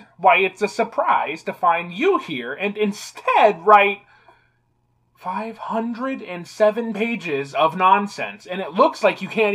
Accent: San Diego, California, United States; San Diego.

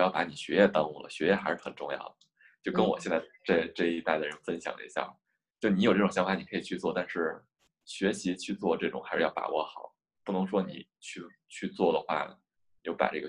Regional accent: Beijing, China; 我是在北京，从小在北京长大，

